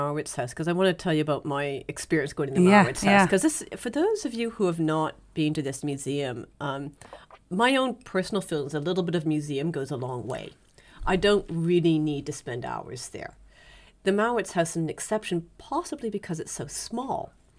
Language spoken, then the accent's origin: English; Canada; now in London, United Kingdom; I say, I'm Canadian, but I'm also a Londoner.